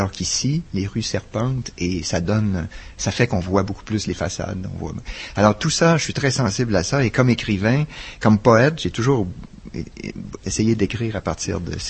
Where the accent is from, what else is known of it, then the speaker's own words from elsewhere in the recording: Montreal, Quebec, Canada; born there; je suis né à Montréal, dans un quartier tout à fait central, assez typique